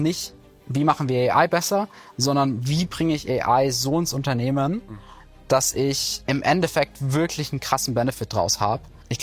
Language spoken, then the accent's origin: German; Innsbruck, Tyrol, Austria; Ja, ich bin aufgewachsen in Innsbruck, Österreich, also gar nicht so weit weg